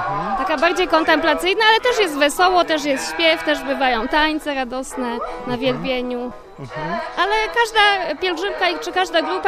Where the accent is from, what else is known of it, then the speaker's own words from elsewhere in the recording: Poznań, Greater Poland Voivodeship, Poland; Ja z Poznania.